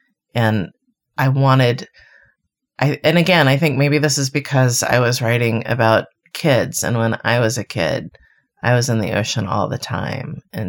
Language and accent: English; Miami, Florida, United States; I grew up in Miami.